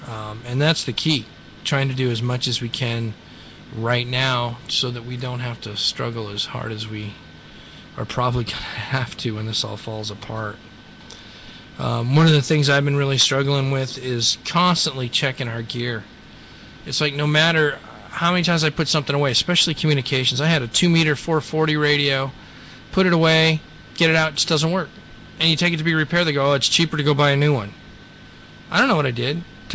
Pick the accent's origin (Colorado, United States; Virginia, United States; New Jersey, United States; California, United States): Colorado, United States; I've hoed weeds and stuff as a kid growing up in Colorado in Weld County.